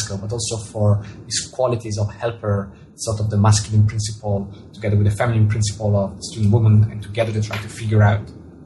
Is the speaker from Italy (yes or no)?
yes; Italy; first language Italian; English is a second language; Well, telescope in Italian, which is my mother tongue, is masculine